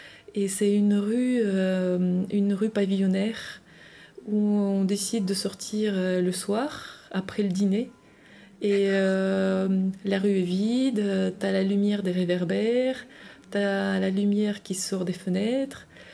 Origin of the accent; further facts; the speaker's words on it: Russia; moved away as an adult; now in France; Alors, j'ai vécu toute ma vie j'y suis née. J'y ai fait mes études secondaires, supérieures, et j'ai quitté la Russie quand j'avais 24 ans.